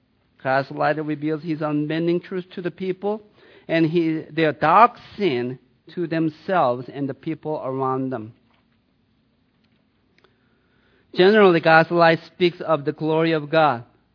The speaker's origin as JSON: {"language": "English", "country": "Sweden", "said": "I'm from Sweden."}